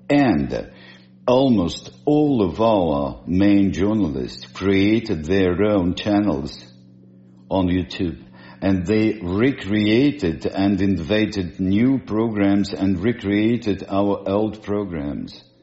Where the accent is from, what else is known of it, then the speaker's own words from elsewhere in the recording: Moscow, Russia; English is a second language; I was born in Moscow, and for 66 years I'm living in Moscow. I know Moscow